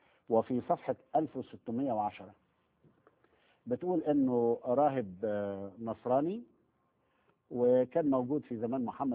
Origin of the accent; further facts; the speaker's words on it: Egypt; الحقيقة أنا في مثل شعبي مشهور عندنا في مصر، مش عارف بقية البلاد العربية موجودة ولا لا